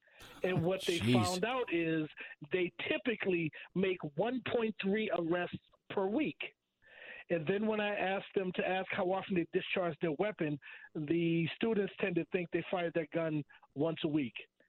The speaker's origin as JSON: {"language": "English", "town": "Boston", "region": "Massachusetts", "country": "United States", "tie": "born or raised there", "said": "And even growing up in Boston, that wasn't the case."}